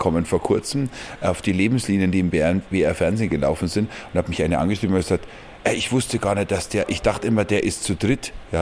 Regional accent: Kaufbeuren, Bavaria, Germany; also born or lived in Ammersee / Lager Lechfeld; Geboren bin ich am Ammersee. Dann sind wir umgezogen nach Lager Lechfeld, also ein Bundeswehrstandort. Und von dort dann nach Kaufbeuren irgendwann.

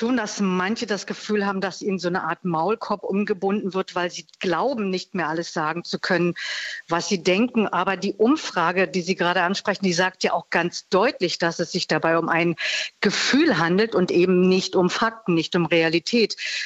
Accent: eastern Germany, Germany; ich komme ja auch aus dem Osten und ich war 25 Jahre alt, als die Mauer fiel.

